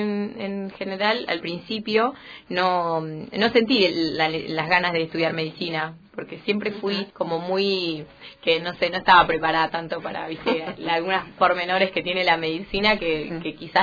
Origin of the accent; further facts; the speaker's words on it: Río Grande, Tierra del Fuego, Argentina; nací acá en Río Grande, en el hospital, cuando era territorio y no era provincia.